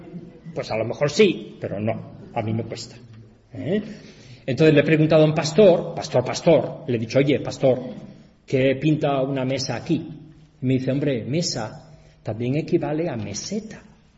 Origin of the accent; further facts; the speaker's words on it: Asturias, Spain; Cuando yo era pequeñito, yo soy asturiano, yo vivía en Asturias, y en Asturias es muy frío, incluso en verano, muy frío